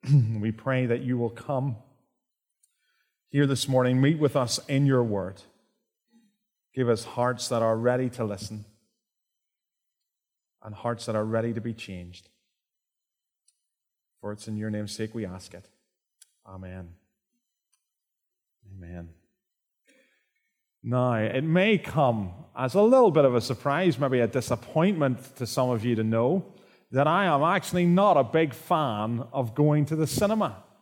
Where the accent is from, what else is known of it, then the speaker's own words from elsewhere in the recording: Ireland; I'm more of a Pierce Brosnan kind of man myself. Something to do with being Irish.